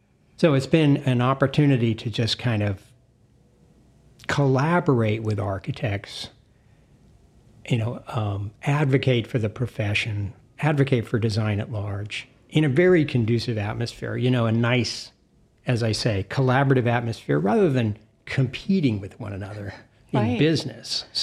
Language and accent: English; California, United States; but I grew up in the Bay Area, and from an early age, I became familiar with Eichler homes through my parents